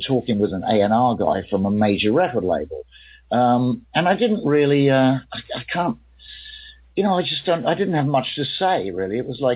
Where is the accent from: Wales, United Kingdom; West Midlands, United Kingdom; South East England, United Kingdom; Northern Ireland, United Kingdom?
South East England, United Kingdom; Camberley; also born or lived in London; I grew up in the country. I was born in London, but I grew up in the Surrey Delta, as we blues men like to call it, the Camberley Delta, the suburban Delta of blues.